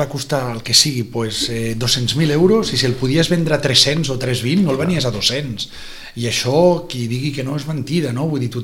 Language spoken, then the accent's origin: Catalan; Barcelona, Catalonia, Spain; now in Vilanova i la Geltrú, Spain; jo visc a Vilanova, no sóc de Vilanova